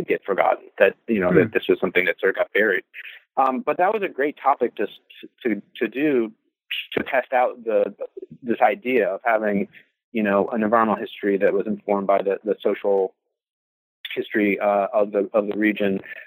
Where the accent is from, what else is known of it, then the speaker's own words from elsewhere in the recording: Louisville, Kentucky, United States; And even growing up in Louisville, it was something, you know, I just had nobody had really talked about